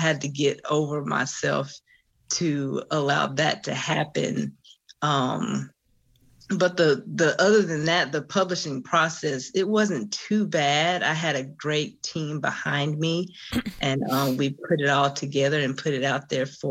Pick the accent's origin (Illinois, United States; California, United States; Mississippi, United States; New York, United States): Mississippi, United States; Soso; born there; I was born in Soso, Mississippi, a little town outside of Laurel in the southern part of Mississippi.